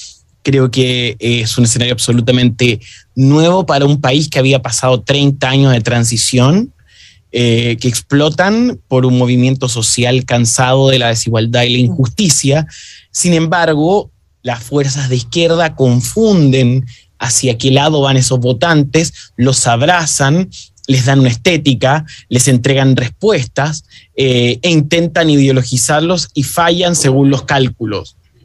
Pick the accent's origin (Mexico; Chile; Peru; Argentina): Chile; nosotros como chilenos somos sumamente isleños.